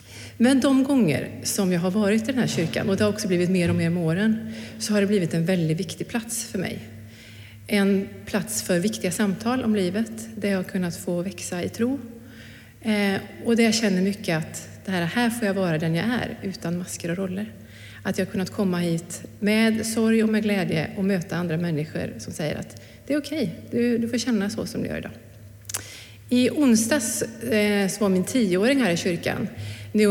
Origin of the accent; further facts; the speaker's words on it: Arvika, Värmland, Sweden; Den första var i Värmland, i Arvika, där jag växte upp